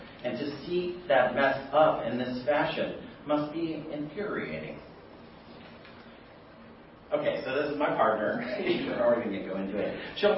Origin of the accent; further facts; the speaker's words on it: Hawaii, United States; I grew up in Hawaii, where the ocean is sacred.